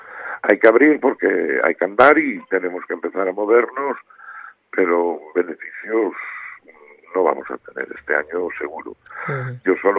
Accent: Ribadeo, Galicia, Spain; somos todos de Ribadeo

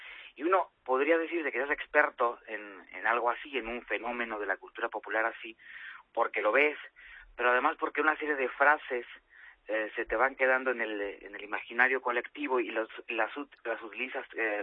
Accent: Mexico; Como soy mexicano, pues por supuesto que desde pequeño veía El Chavo del Ocho

